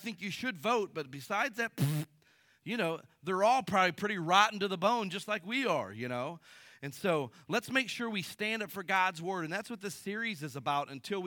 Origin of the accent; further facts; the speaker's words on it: Akron, Ohio, United States; moved away as an adult; I grew up in Akron, Ohio, right down from Cleveland, and I moved to Bible school right out of high school to Kansas City, Missouri.